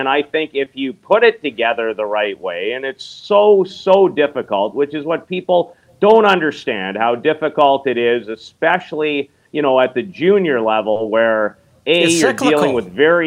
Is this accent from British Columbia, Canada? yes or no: no; Saskatoon, Saskatchewan, Canada; But, you know, I grew up in Saskatoon.